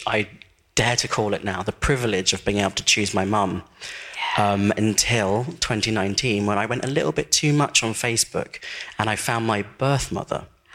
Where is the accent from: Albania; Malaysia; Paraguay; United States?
Paraguay; because I'm also from South America and from Paraguay and I was adopted.